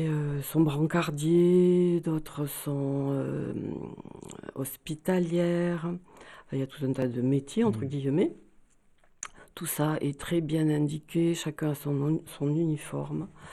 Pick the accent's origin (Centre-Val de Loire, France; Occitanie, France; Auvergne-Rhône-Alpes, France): Occitanie, France; Toulouse; même si on est de Toulouse, on est chacun dans nos diocèses.